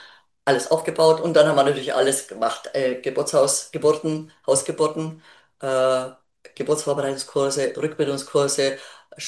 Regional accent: Augsburg, Bavaria, Germany; ich komme eigentlich aus Augsburg und ich wollte wieder nach Hause

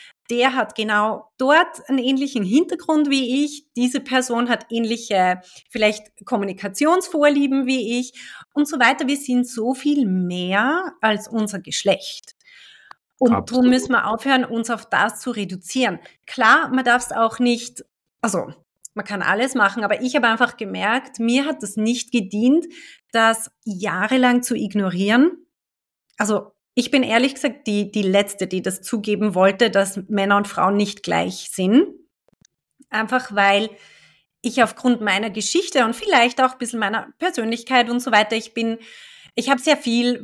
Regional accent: Austria; accent: Austrian; now in Switzerland; ich bin keine Schweizerin, gell? Ich kann jetzt nicht aufwarten mit irgendwie Schweizer Akzent oder so. Also das, was du hörst, das ist österreichisch.

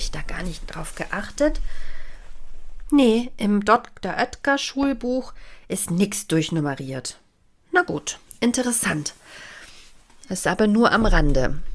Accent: Bavaria, Germany; born there; Ich bin ja gebürtige Bayerin.

